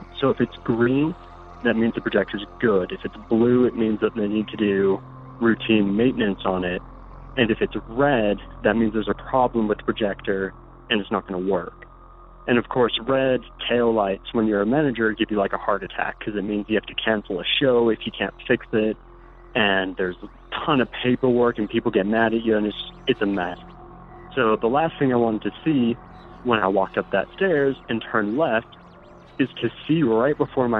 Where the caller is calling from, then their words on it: Utah, United States; I'm calling from Utah.